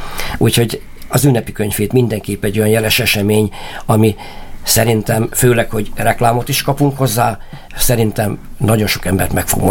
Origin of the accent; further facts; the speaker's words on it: Tornaszentjakab, Borsod-Abaúj-Zemplén, Hungary; én is Tornaszent Jakabi vagyok, és ott születtem